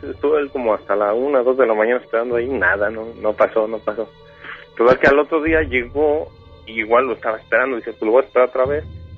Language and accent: Spanish; Mexico City, Mexico; now in United States; Yo soy originario de México, Distrito Federal.